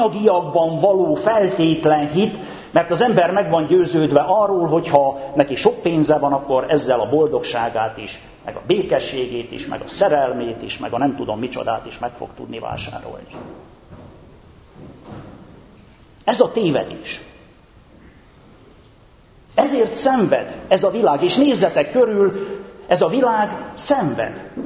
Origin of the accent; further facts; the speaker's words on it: Transylvania, Romania; én egy nagyon szegény világban nőttem fel, testvéreim. A 70-es, 80-as, 90-es évek Erdélyében, ahol anyagi nem volt meg, olykor még a betevő falat is kétséges volt.